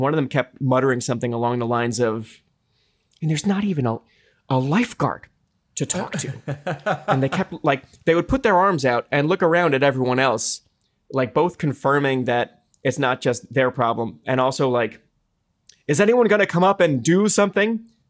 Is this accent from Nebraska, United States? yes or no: no; New Jersey, United States; and this is very much a tangent to for a Jersey Shore rat like me